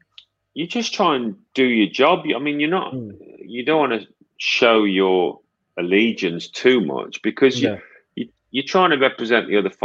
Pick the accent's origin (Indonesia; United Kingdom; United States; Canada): United Kingdom; Birmingham, West Midlands; I mean, I was a Villa fan when I was a boy. I'm from Birmingham.